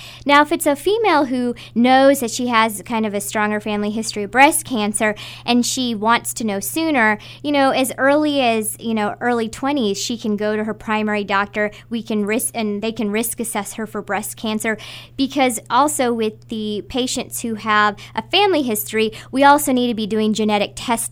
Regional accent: Chillicothe, Missouri, United States; I grew up in Chillicothe, Missouri, and I noticed, you know, the healthcare disparities that existed.

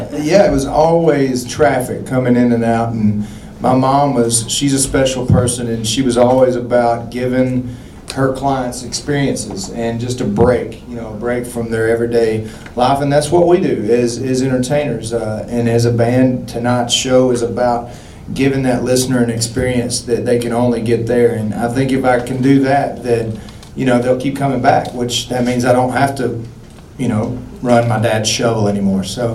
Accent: Alabama, United States; I'm from North Alabama, where the Appalachian Mountains come down the top half of the state.

